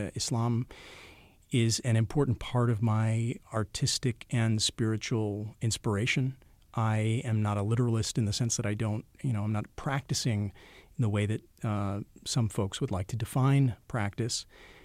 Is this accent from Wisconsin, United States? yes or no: yes; Milwaukee, Wisconsin, United States; growing up in Milwaukee, where we really were the only Muslim family, in the 80s in our area of town.